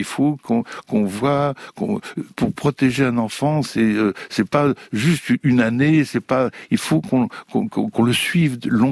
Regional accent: Bourgogne-Franche-Comté, France; Dans mon enfance, j'étais en Bourgogne. J'étais avec des enfants dans le petit village de Bourgogne où il y avait 80 habitants.

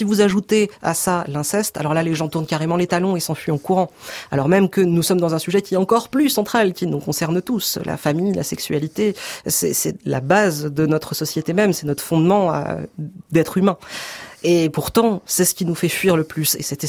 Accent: Grand Est, France; je viens de province, je viens des Ardennes, dans un petit lycée, le lycée Vauban. Suite à quoi, j'ai fait une petite prépa de province aussi à Reims

